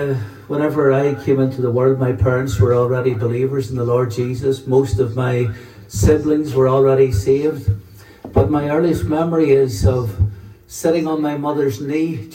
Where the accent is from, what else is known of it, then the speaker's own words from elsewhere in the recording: Lisburn, Northern Ireland, United Kingdom; And I'm originally from Lisburn. I was born and brought up in Three Wearin Park. That's just across the road from Laggan Valley Hospital, if you know where that is. I was the youngest of six children